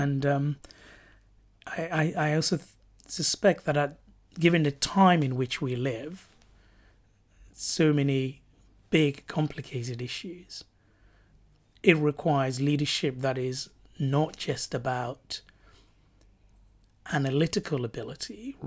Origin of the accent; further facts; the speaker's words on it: Ghana; moved away as an adult; now in United Kingdom; it's when I came to the UK from Ghana and as a sort of pushy 18-year-old said to my history teacher at Freeman College